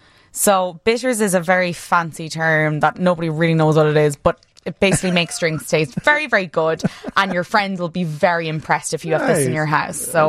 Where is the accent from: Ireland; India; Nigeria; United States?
Ireland; I'm from Ireland. Originally, I haven't been practicing this accent. It is authentic.